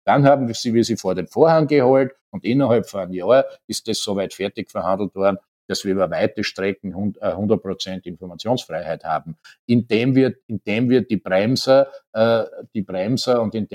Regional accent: Styria, Austria; in der Steiermark, mein Heimatbundesland

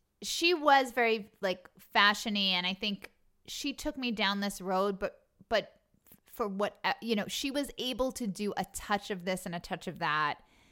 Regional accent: Long Island, New York, United States; We called the girls, I'm from Long Island

